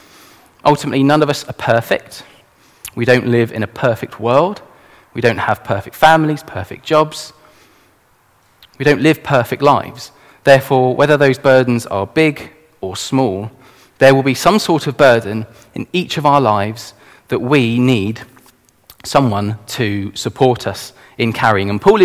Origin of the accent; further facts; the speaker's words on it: United Kingdom; And ironically, as British culture, that's something we're awful at.